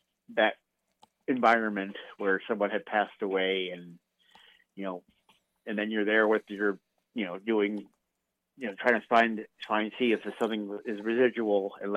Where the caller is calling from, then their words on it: Chicago, Illinois, United States; from Chicagoland.